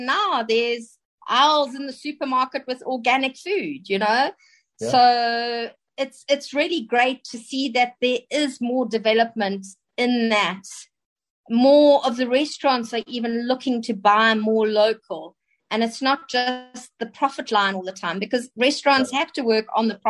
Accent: South Africa; I remember I grew up in South Africa, so we were not getting a lot of that kind of stuff to watch.

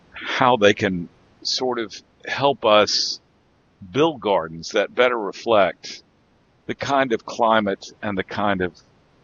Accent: Mobile, Alabama, United States; by the time I was born and the time I was growing up in Mobile

